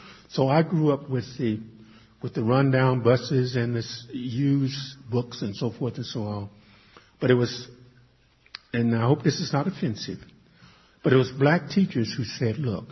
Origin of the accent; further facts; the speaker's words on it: Caruthersville, Missouri, United States; I told him I was from Caruthersville